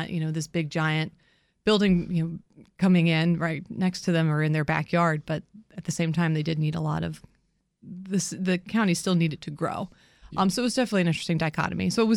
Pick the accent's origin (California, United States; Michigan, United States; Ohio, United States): Ohio, United States; also born or lived in New York; Yep. I grew up in Ohio. I mean, originally from New York, but moved in, you know, spent my formative years in Ohio and went to school in Connecticut